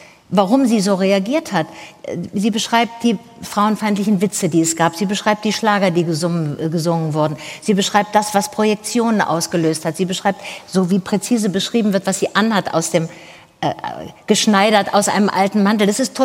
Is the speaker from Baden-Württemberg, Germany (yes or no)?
yes; Tübingen, Baden-Württemberg, Germany; Jedenfalls gibt es es in meiner Heimatstadt Tübingen.